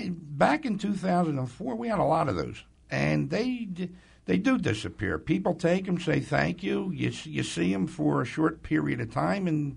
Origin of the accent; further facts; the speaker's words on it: Philadelphia, Pennsylvania, United States; hopefully getting back involved in Philadelphia, because that's where my hometown and heart will always be